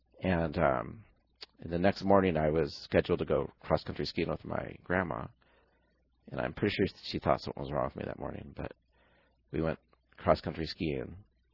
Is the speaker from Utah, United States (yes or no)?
yes; Utah, United States; born there; So I was born in Utah, and kind of my earliest memories are of mountains and, you know, wide open spaces.